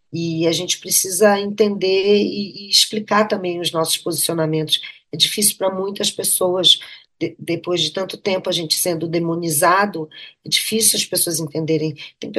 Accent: Belém, Pará, Brazil; also born or lived in Abaetetuba; eu nasci em Abaetetuba, fui criada em Belém do Pará.

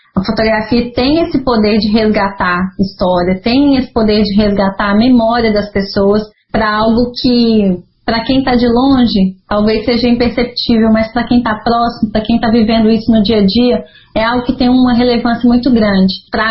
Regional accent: Minas Gerais, Brazil; por ser também vizinha, né, de Mariana, vizinha do crime, eu ainda não entendia como mineira, assim, né, o que é ser mineira. Ah, eu vim de uma terra, de montanhas, de cafezinho, de pessoas acolhedoras

